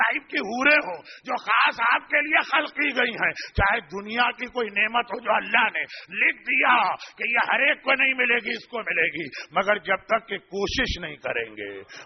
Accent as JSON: {"language": "Urdu", "town": "Karachi", "region": "Sindh", "country": "Pakistan", "tie": "born or raised there", "said": "میرا بچپنا کراچی کے ایک علاقے رضویہ سوسائٹی میں گزرا, اور وہیں پہ بہرحال جوانی بھی آئی."}